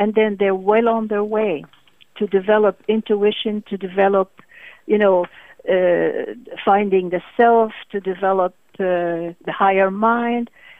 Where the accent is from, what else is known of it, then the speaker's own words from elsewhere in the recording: Baghdad, Baghdad Governorate, Iraq; because my father's from India, my mother's from Syria. I was born and brought up in Baghdad. So that's two ancient cultures that I was born